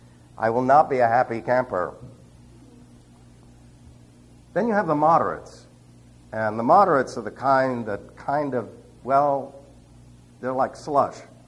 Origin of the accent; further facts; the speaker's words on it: New York City, New York, United States; now in Western United States; Now, I am from New York City. I was raised in a city where your yea is either yea or your nay is nay. Until I moved to the West, I didn't know what vacillation was all about.